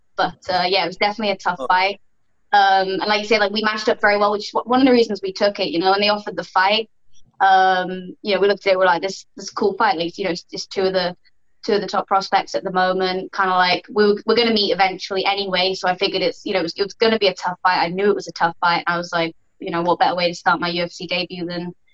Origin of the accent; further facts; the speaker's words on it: United Kingdom; I'm British, obviously.